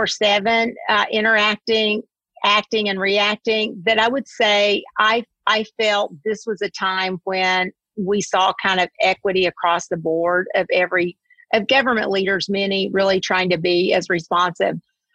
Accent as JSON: {"language": "English", "town": "Nancy", "region": "Kentucky", "country": "United States", "said": "I am from Kentucky, a small town called Nancy, Kentucky. It's a beautiful place in the bluegrass."}